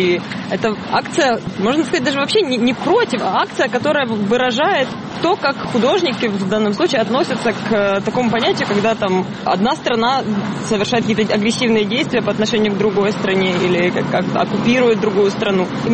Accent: Kyiv, Ukraine; Нет, я киевлянка.

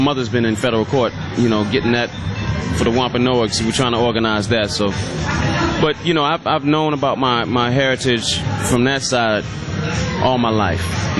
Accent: Washington, District of Columbia, United States; also born or lived in New York City; Born in New York City. Wow. Grew up in Washington, D.C.

